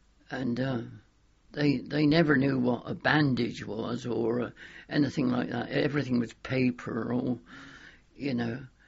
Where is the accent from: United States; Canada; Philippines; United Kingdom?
United Kingdom; And we said, no, we're British.